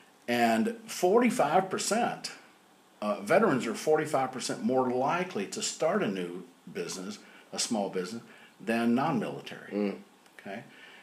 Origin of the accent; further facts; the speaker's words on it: the South, United States; I'm from the South, so I can only go so fast, you know, but I can always be slowed down.